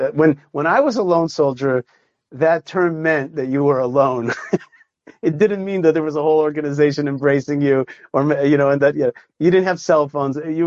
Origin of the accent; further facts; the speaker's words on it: Israel; now in United States; I wanted to learn American law, to go back to my home country, Israel, and to effectuate change